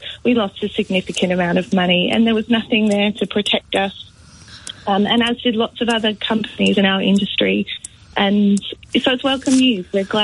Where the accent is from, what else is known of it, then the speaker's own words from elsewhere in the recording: Australia; I'm Australian.